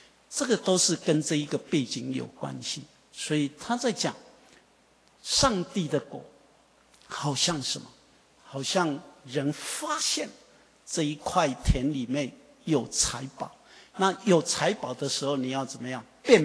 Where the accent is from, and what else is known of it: Taiwan; accent: Taiwanese